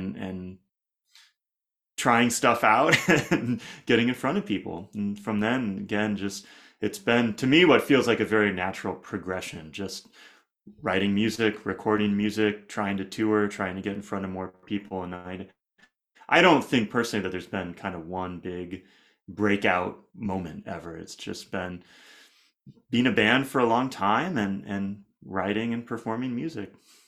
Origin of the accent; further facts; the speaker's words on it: Iowa, United States; So I grew up in Iowa, and in the public schools there, you could join orchestra when you were in fourth grade.